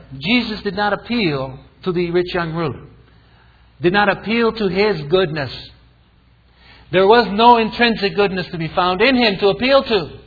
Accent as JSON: {"language": "English", "region": "Florida", "country": "United States", "said": "And you know, I'm from Florida and I get scared when you talk about votes."}